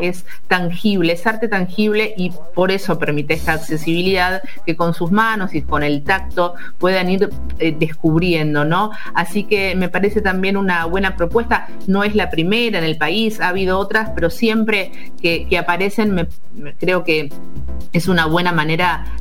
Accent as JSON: {"language": "Spanish", "country": "Argentina", "said": "Uno lo piensa como argentino rioplatense"}